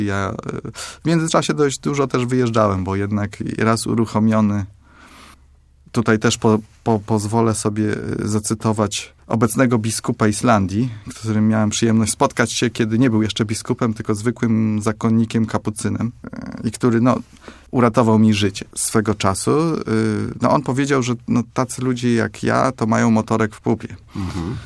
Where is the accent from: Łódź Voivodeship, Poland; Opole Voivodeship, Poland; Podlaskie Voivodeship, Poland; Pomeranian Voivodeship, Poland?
Opole Voivodeship, Poland; Opole; bo ja z Opola, oczywiście, pamiętam to też do dziś, moją pierwszą jazdę do Poznania